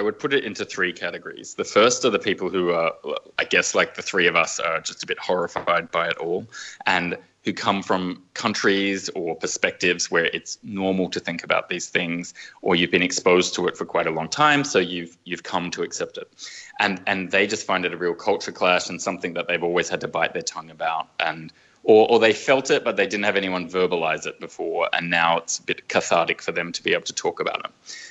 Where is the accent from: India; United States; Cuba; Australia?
Australia; And I'm from Australia, so I take skin cancer very seriously.